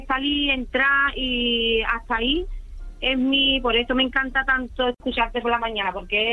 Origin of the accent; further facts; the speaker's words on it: Jerez de la Frontera, Andalusia, Spain; De Jerez, de la frontera.